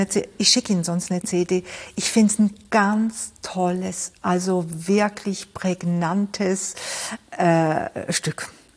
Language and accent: German; Switzerland; born there; meine Eltern sind beide aus Ungarn gekommen in 1956. Ich bin zwar schon in der Schweiz geboren, aber ich habe natürlich ungarische Wurzeln.